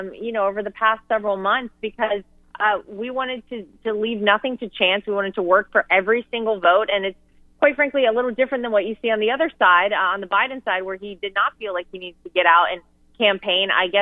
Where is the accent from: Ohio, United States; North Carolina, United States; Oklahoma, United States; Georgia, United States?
North Carolina, United States; Wrightsville Beach; Look, I was born and raised on Wrightsville Beach, North Carolina. My parents still live in the same house.